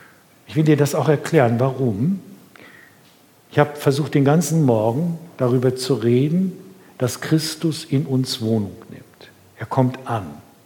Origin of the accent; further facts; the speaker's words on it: Bückeburg, Lower Saxony, Germany; in meiner Heimatgemeinde da in Bückeburg